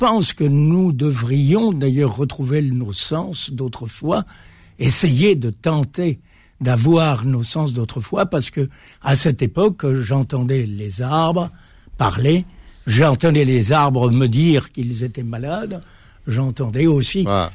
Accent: Algiers, Algiers Province, Algeria; born there; je suis né à Alger, dans le port d'Alger.

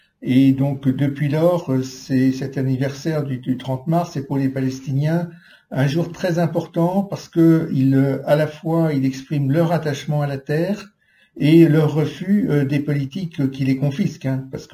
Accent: France

